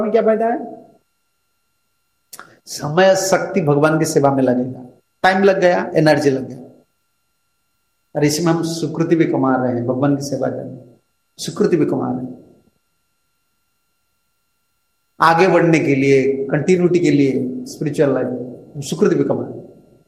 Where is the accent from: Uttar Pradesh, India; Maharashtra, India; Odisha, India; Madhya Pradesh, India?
Odisha, India; मैं आपसे, मैं उड़ीसा आदमी हूं, मैं उड़िया आदमी हूं